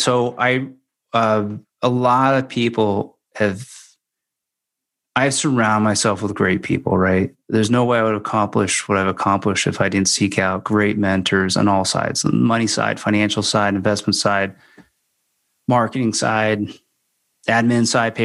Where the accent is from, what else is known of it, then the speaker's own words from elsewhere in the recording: Morristown, New Jersey, United States; So growing up in Jersey and Morristown, it's just like the coolest thing ever, especially in autumn.